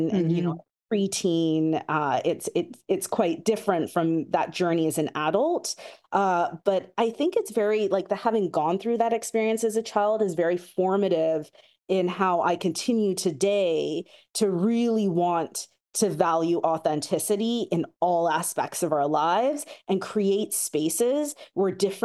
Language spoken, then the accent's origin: English; Vancouver, British Columbia, Canada; I'm of Indian origin, but I was born and raised in Vancouver. And for me, it was, how can I just be Canadian?